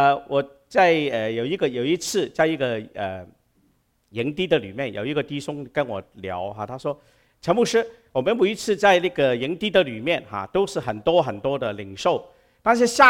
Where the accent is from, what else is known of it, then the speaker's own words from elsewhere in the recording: Guangdong, China; 我们广东人说牙痛惨过大病啊